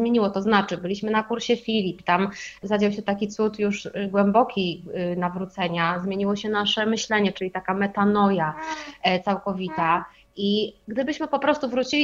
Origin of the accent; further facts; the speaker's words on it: Lower Silesian Voivodeship, Poland; jesteśmy z małej miejscowości, pochodzimy z małej miejscowości na Dolnym Śląsku